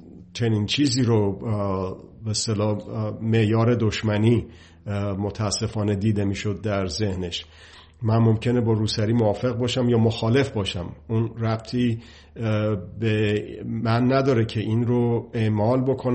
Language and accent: Persian; Iran; واقعا این باعث افتخار من هست به عنوان یک ایرانی